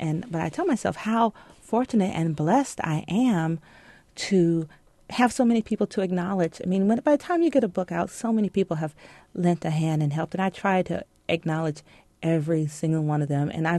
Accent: Georgia, United States; I learned this when I was a child. I grew up in Georgia.

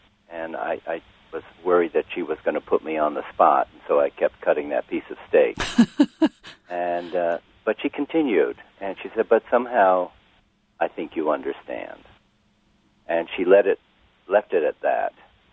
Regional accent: New Jersey, United States; the theological language I grew up with in Methodist churches in suburban New Jersey

